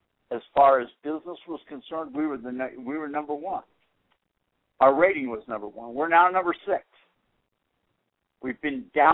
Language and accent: English; Newton, Massachusetts, United States; now in Atlanta, United States; reminding me more of where I grew up in Newton, Massachusetts, than in the Deep South, where I have been most of my adult life.